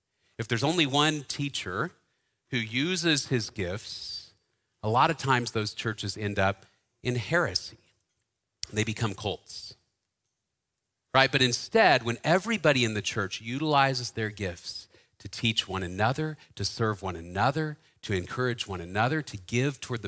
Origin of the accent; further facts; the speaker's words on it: Dallas, Texas, United States; I grew up in Dallas. And so I happened to be in high school in the 90s